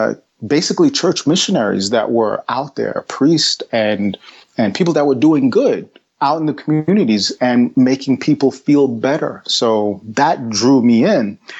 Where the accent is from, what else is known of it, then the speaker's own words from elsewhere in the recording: Brooklyn, New York, United States; I grew up in New York, where in an Afro-Caribbean neighborhood. I'm Haitian. And, grew up with Jamaicans, et cetera. I grew up in Brooklyn. And I grew up Roman Catholic, right?